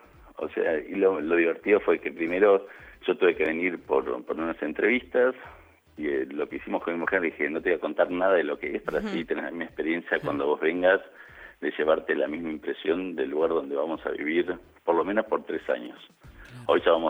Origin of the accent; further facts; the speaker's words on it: Argentina; Como buen argentino, yo uh-huh. Me quedo terminando trabajando hasta las 7, pero es una cuestión cultural.